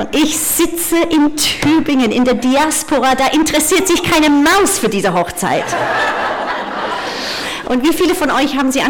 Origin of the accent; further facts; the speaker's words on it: England, United Kingdom; German is a second language; now in Germany; Ich komme ursprünglich aus England. Das hört man in dem Akzent. Oder von woanders. Und obwohl ich jetzt ganz stolze eingebürgerte Deutsche bin seit einem Jahr, ich bin ein Brexit-Flüchtling.